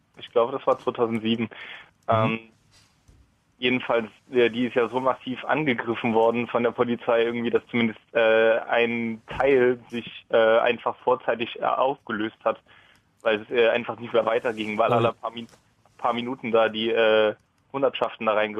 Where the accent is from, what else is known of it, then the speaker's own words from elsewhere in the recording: Dresden, Saxony, Germany; Ja, also ich komme ja eigentlich aus Dresden irgendwie